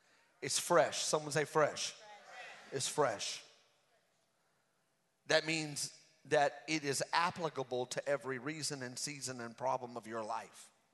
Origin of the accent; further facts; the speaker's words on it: Hot Springs, United States; We are from Hot Springs, and so we worked with her there.